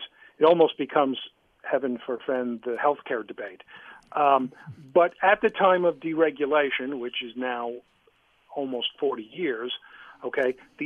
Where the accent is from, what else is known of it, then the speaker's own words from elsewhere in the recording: New York, United States; As a New Yorker who uses the term strap hanger literally